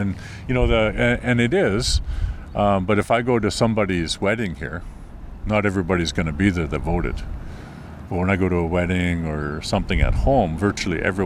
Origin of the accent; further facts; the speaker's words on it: Nanaimo, British Columbia, Canada; I grew up in Nanaimo. Like, this was my hometown.